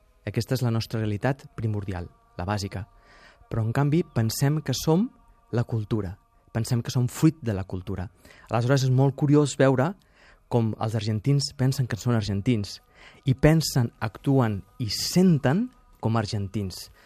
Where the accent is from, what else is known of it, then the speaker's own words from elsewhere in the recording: Catalonia, Spain; jo com a català